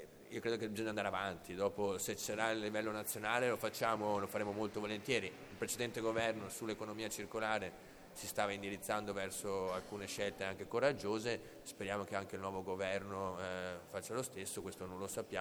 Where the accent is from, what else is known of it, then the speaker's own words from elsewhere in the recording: Vicenza, Veneto, Italy; io sono originario di Vicenza